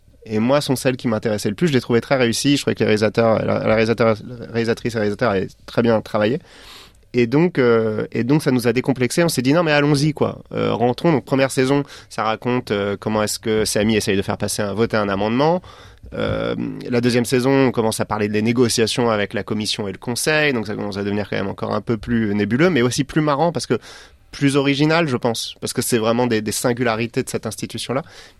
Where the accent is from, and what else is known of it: Strasbourg, Grand Est, France; born or raised there